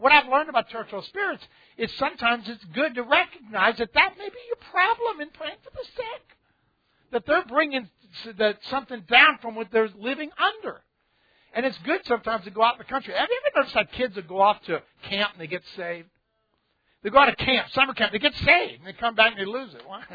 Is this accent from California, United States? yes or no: no; New Orleans, Louisiana, United States; You know, I'm from New Orleans. And born and raised in New Orleans.